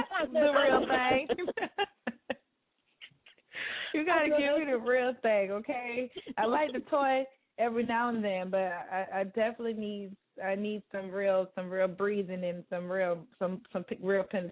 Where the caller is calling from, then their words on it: Tampa, Florida, United States; I'm all the way out here, the 813 Tampa, Florida.